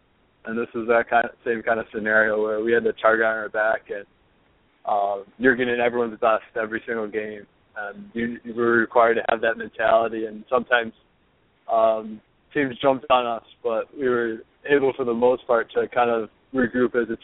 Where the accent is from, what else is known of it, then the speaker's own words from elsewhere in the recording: Syracuse, New York, United States; I mean, I'm from Syracuse, New York.